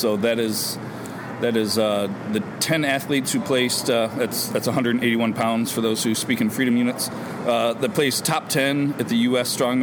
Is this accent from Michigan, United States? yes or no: no; Ohio, United States; That's actually I doing it back in my hometown in Williams County, Ohio.